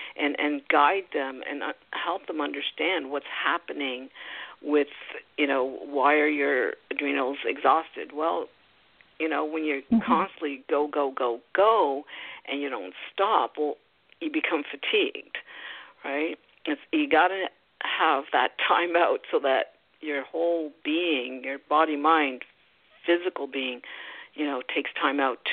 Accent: Canada; You know, I'm from Canada.

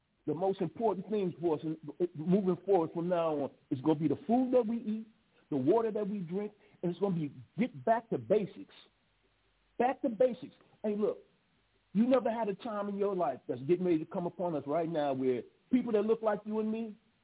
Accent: Chicago, Illinois, United States; now in Georgia, United States; because see, I came out of Chicago, I'm in Georgia now. I come from Chicago off that south side.

